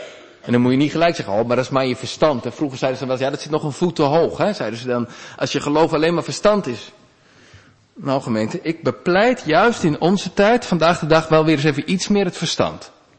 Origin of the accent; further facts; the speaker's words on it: Harderwijk, Gelderland, Netherlands; Als ik naga en denk Harderwijk, waar ik vandaan kom, denk ik, ja, die binnenstad die ken ik op mijn broekzak.